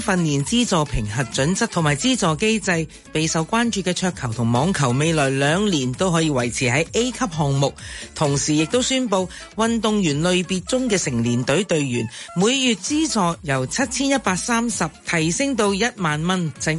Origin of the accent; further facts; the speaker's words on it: Hong Kong; 其实土生土长的香港人哪个不是